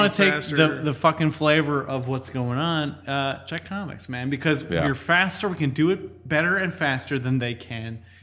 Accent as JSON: {"language": "English", "country": "United States", "said": "I'm an American. I'm with Brits. Look, we seek each other out, man."}